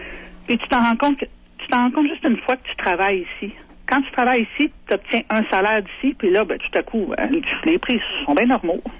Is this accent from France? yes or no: no; Montreal, Quebec, Canada; moi, je viens de Montréal. Je veux dire, il n'en manque pas d'activité là-bas, là.